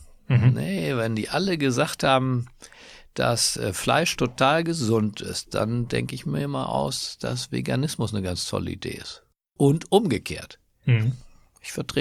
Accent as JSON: {"language": "German", "region": "Berlin", "country": "Germany", "tie": "born or raised there", "said": "in meiner Heimatstadt Berlin"}